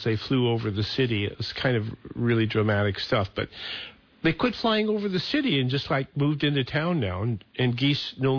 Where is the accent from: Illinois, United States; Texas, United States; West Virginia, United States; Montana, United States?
Montana, United States; Billings; when I was growing up in Billings, Montana, and I had a paper route